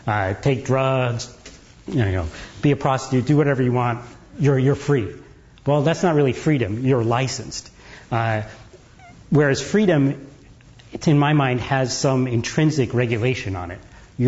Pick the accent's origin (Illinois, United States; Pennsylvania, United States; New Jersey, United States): New Jersey, United States; also born or lived in England; I was born in England and we lived there for a few years, and then we moved to New Jersey.